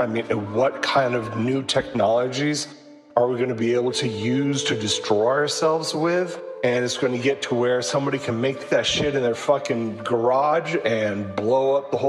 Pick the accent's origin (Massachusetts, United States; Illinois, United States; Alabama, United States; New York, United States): Massachusetts, United States; I'm originally from Massachusetts. Had crazy parents that followed a preacher to North Carolina.